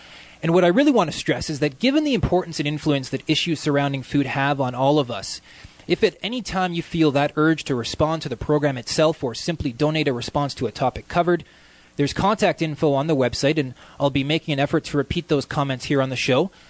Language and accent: English; British Columbia, Canada; the right that we as British Columbians and as Canadians and human beings have to food